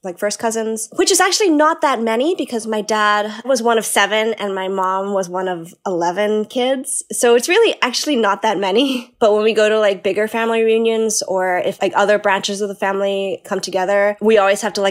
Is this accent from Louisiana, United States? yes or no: no; New York, United States; born there; So I am half from Hawaii and half from Hong Kong, although I was born in New York because my parents were working in New York at the time.